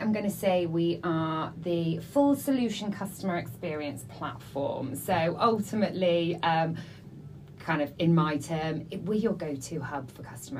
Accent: West Midlands, United Kingdom; Herefordshire.

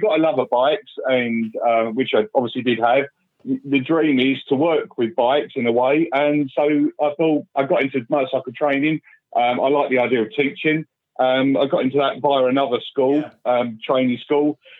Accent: Southend, East of England, United Kingdom; I came from Southend originally. I don't live there anymore. I'm north side of Essex. I'm the other side of Braintree, out in the village out that way.

